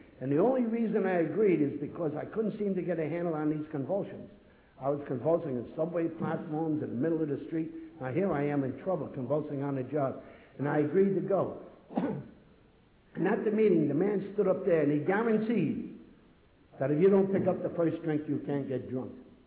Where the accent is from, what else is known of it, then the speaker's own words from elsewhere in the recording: New York, United States; I was born and raised in Yorkville.